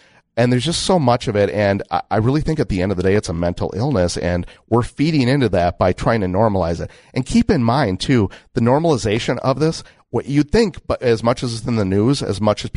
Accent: Minnesota, United States; I'm from the Minnesota area, obviously Lakes Country, right? But I lived in Minneapolis, and there's a reason that I left, right?

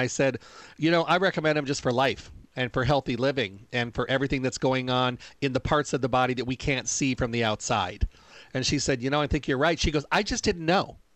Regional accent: Midwest, United States; I'm from the Midwest originally, and it used to always start after Labor Day.

